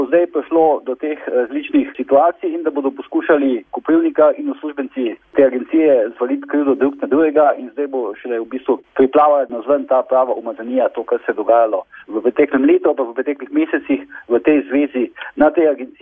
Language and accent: Slovenian; Maribor, Drava, Slovenia; jaz sem Mariborčan, ne, že bom rekel od rojstva dalje.